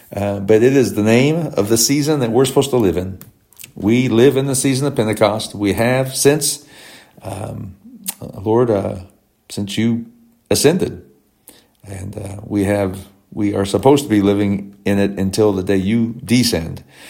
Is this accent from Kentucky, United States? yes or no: yes; Kentucky, United States; I grew up in Kentucky. I grew up in and out of kind of the country, if you will.